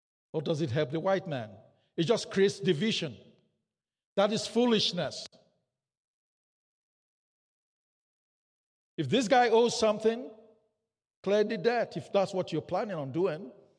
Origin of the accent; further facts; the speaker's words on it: Canada; I know I'm Canadian, and I should not be talking to you about things that are happening down south that much because I'm Canadian.